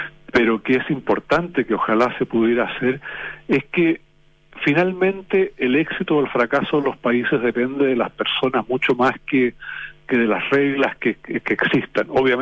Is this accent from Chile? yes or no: yes; Chile; de cómo somos los chilenos